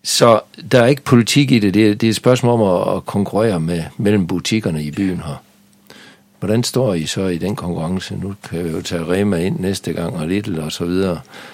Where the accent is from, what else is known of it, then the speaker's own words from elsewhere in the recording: Svenstrup, North Denmark Region, Denmark; for det var der i Svenstrup, hvor jeg stammer fra